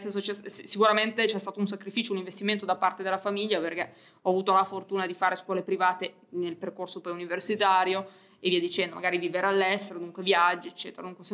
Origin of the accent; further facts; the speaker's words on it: Alessandria, Piedmont, Italy; fin da piccola ho manifestato il desiderio di volermene andare dalla mia città natale, che poi è Alessandria, io sono piemontese.